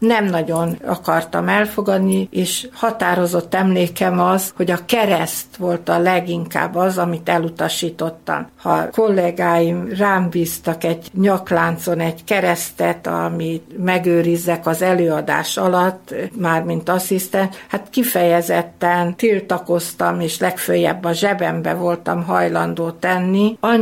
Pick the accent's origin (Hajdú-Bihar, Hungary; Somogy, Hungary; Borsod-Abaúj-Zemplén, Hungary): Hajdú-Bihar, Hungary; Hajdúnánás; born there; Hát születésemnél fogva egy táborban születtem a Fortobágyon, Hajdunánáson, mivel a családom ki volt telepítve a délvidékről.